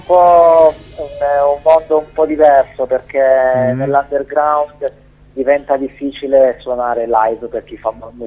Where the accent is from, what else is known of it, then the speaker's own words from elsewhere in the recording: Piedmont, Italy; Noi siamo dell'Interland torinese.